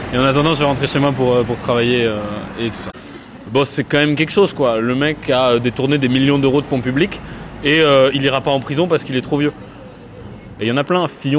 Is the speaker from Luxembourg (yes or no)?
yes; Luxembourg; moi, je prêche pour là où j'ai grandi et là où j'ai vécu